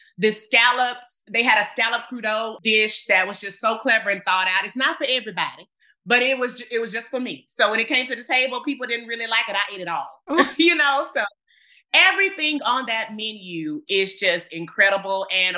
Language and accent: English; Birmingham, Alabama, United States; I grew up in Birmingham, Alabama, on the west side of Birmingham, Alabama.